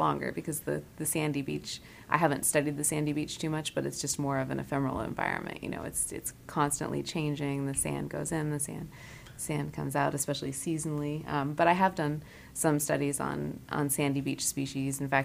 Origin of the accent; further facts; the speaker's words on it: Corvallis, Oregon, United States; Yeah, I mean, we weren't too far from the ocean there.